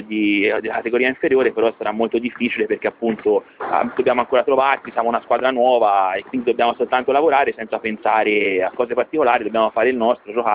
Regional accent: Siena, Tuscany, Italy; Da senese fa sicuramente effetto, nel senso che diciamo la squadra che ti veniva a sostenere da tifoso ora ti ci ritrovi

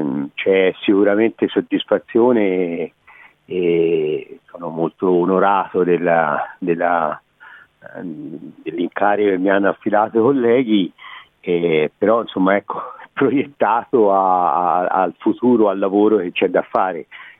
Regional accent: Siena, Tuscany, Italy; da senese per Siena, ecco, per le contrade e per Siena.

